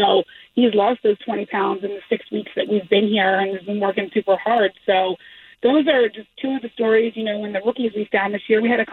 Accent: Philadelphia, Pennsylvania, United States; I grew up in Philadelphia, so I was a huge Philadelphia sports fan.

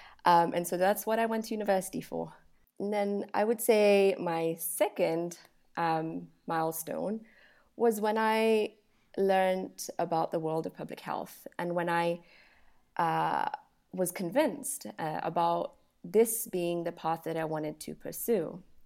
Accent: Nairobi, Kenya; moved away as an adult; I spent my childhood growing up in Nairobi. That's where I went to school.

